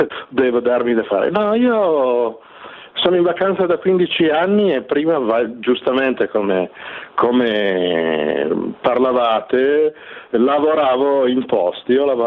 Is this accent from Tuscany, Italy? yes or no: no; Piedmont, Italy; Sono piemontese, sono piccolino.